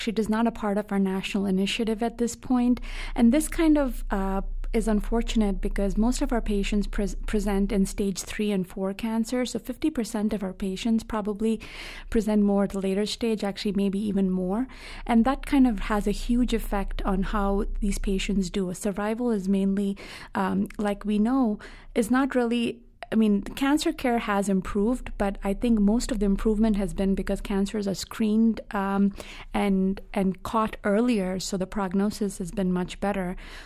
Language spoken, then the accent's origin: English; Hyderabad, Telangana, India; moved away as an adult; And then I actually had moved back to India for a couple of years to work at a cancer center in my hometown, Hyderabad, which is one of the major cities in South India.